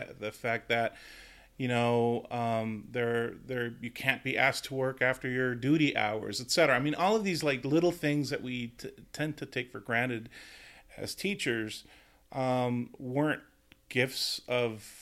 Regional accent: Tijuana, Baja California, Mexico; also born or lived in San Diego; So I was born here in San Diego, lived here, and then my parents moved to Tijuana for when I was maybe 5 or 6, somewhere around there. Mm. So I actually went to schoo

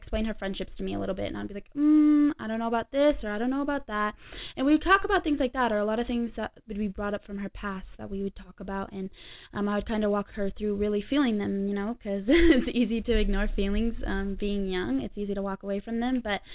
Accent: Reno, Nevada, United States; born there; Yeah, from Reno, from Reno. So, I was born in Reno.

